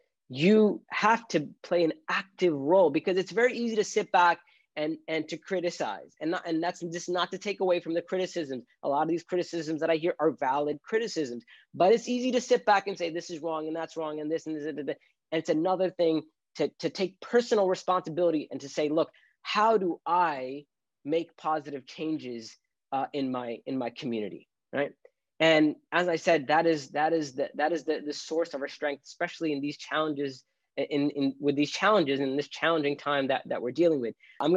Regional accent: United States; Like I grew up in America, and it's hard growing up as a Muslim when you're a minority

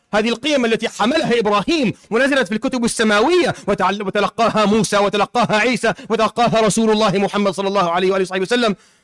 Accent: Syria; I come from the Middle East, from Syria.

